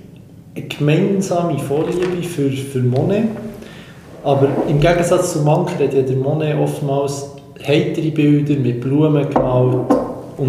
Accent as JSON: {"language": "German", "town": "Thun", "region": "Bern", "country": "Switzerland", "said": "Ich komme ja aus Thun"}